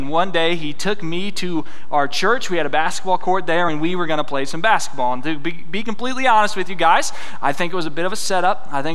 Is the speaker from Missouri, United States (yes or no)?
yes; Rolla, Missouri, United States; I'm from Rolla, Missouri. That's where I do ministry alongside my wife at Greentree Christian Church.